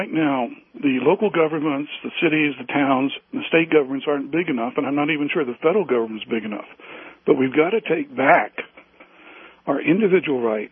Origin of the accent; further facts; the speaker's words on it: Missouri, United States; Yeah, I grew up in Southwest Missouri, so let's not talk too much about Sam Walton.